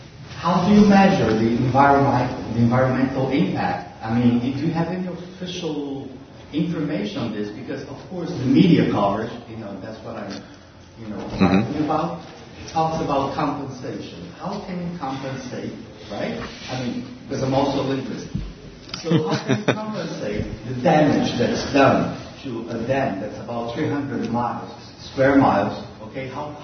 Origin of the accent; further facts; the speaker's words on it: Brazil; I'm a journalist from Brazil.